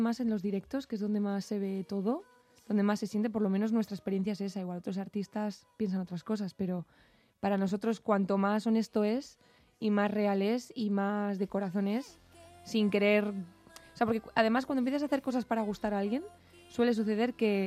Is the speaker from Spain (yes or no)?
yes; Madrid, Community of Madrid, Spain; Soy madrileña, sí.